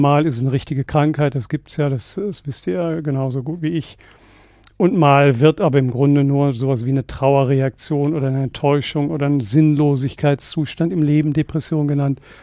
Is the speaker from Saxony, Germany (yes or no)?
no; North Rhine-Westphalia, Germany; bei der Fabrik Essiggurkenkühne in Herungen in meiner alten Heimat am Niederrhein